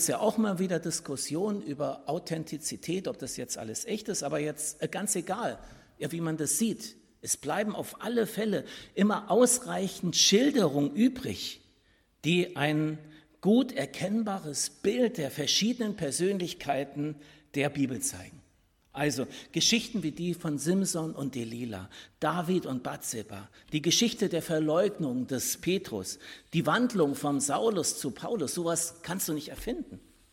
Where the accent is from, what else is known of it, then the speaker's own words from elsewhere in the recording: Frankfurt am Main, Hesse, Germany; Ich bin ja in Frankfurt am Main groß geworden